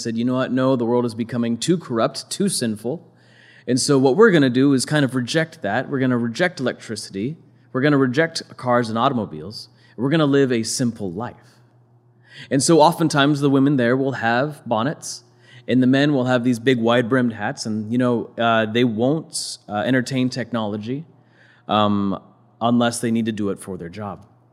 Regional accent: Ohio, United States; also born or lived in Orange / Northern Kentucky; You know, I was born in Orange, but I grew up in Southern Ohio, Northern Kentucky.

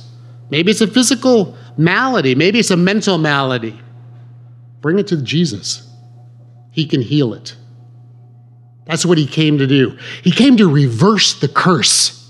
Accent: Huntington Beach, California, United States; also born or lived in England; But I'm from Huntington Beach. I was born and raised here. And at one time I lived in England

